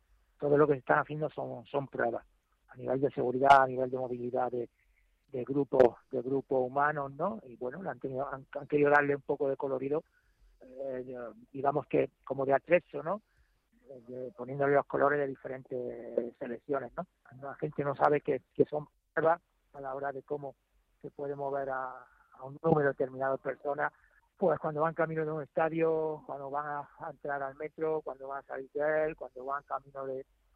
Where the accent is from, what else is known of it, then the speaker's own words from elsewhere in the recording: Spain; nos represente a los españoles.